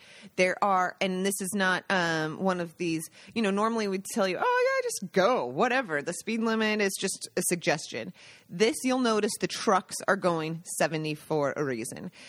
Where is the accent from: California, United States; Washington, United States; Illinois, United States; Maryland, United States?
Washington, United States; Seattle; And I grew up in Seattle and Ballard.